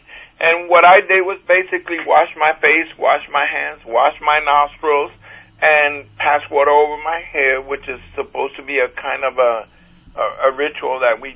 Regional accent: Puerto Rico; born there; Well, I was born in Puerto Rico.

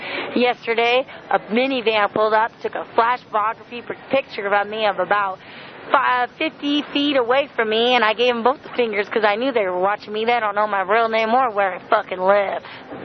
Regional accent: Idaho, United States; moved away as an adult; also born or lived in Cincinnati / Eugene, Oregon / Texas; now in Santa Cruz, United States; Well, I was born in Cincinnati, grew up all over the country, mostly graduated high school and most of my schooling in different parts of Idaho. Then I moved to Eugene, Oregon to go to college

